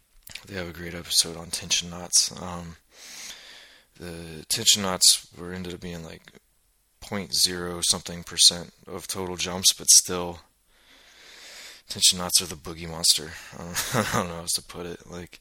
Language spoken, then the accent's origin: English; United States; Yeah, I know, being an American, the rules were weird at first for me